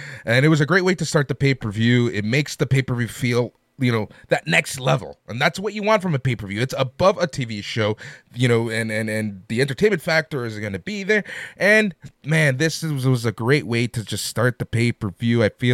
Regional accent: California, United States; But I'm from Southern California, FYI.

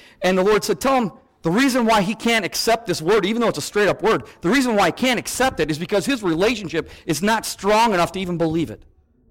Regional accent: Midwest, United States; I'm from the Midwest, and you guys might think I sound funny

